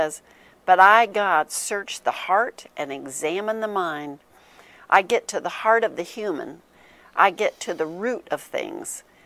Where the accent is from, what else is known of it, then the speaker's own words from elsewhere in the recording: Texas, United States; We come from Texas. It's dear to our heart, too.